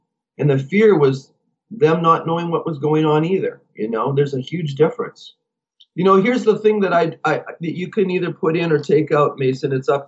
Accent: Canada; and they'd say, well, where did you guys come from? We say, we're from Canada.

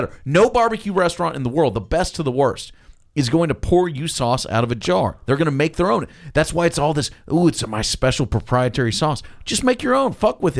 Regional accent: Texas, United States; I, as a Texan and a Central Texan by birth and nature, I am averse to barbecue sauce in general

